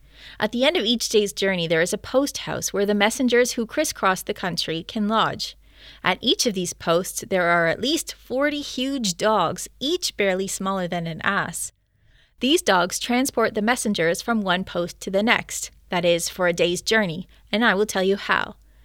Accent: Canada; as a historian and as a Canadian

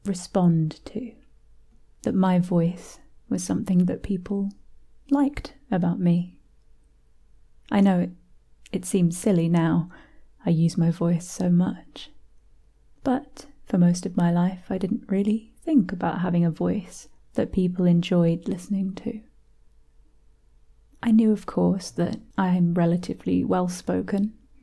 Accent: United Kingdom; accent: British; Perhaps part of it, a large part of it probably, is my British accent.

